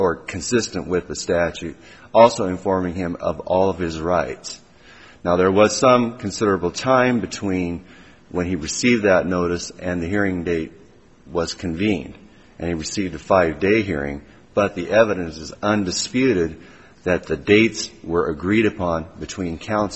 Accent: Elko, Nevada, United States; I'm from Elko, Nevada

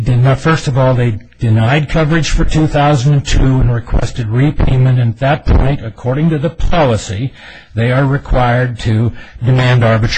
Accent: Kennewick, Washington, United States; I'm from Kennewick, Washington.

